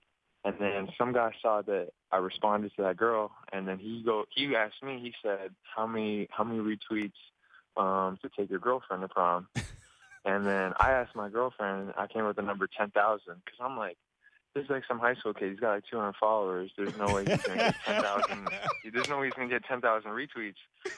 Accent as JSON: {"language": "English", "town": "Toronto", "region": "Ontario", "country": "Canada", "said": "I mean, everyone knows I'm from Toronto"}